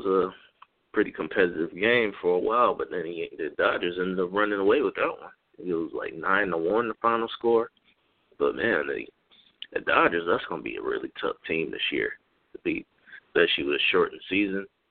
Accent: Buffalo, New York, United States; You know, I'm from Buffalo, I always rep the Yankees.

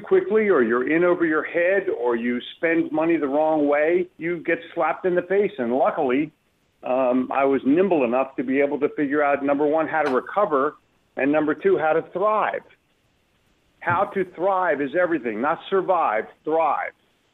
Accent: Philadelphia, Pennsylvania, United States; Well, I grew up in the big city. I grew up in Philadelphia.

